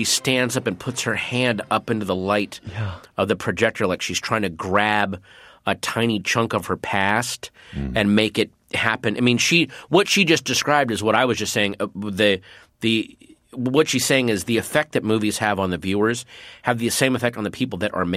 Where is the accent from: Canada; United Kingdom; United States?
United States; East Coast; growing up on the East Coast